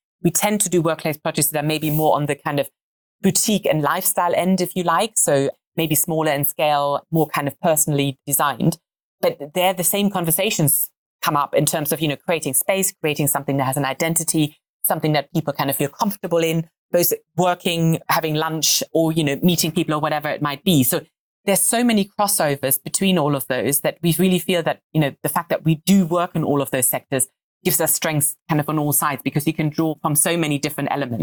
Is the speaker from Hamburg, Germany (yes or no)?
yes; Hamburg, Germany; born or raised there; English is a second language; now in United Kingdom